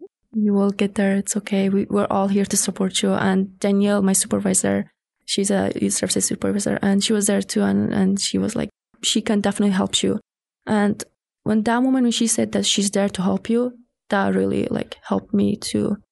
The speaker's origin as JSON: {"language": "English", "country": "Afghanistan", "second_language": "English", "moved": "as an adult", "lives_now": "United States", "said": "I'm a refugee from Afghanistan. I moved to United States in September 2021, and it's been 3 years and 7 months."}